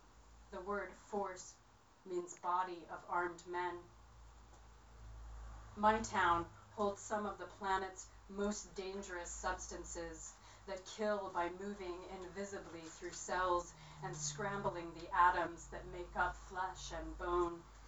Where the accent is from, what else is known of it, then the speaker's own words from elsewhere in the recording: Los Alamos, New Mexico, United States; it makes reference to the fact that I grew up in Los Alamos, New Mexico, which is where the first atomic bombs were made, and it's still a nuclear weapons lab.